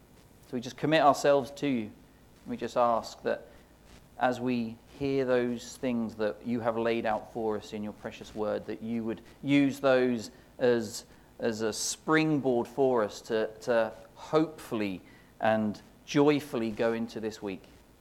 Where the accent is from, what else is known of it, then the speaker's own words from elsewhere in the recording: Norwich, East of England, United Kingdom; born there; I was born in Norwich.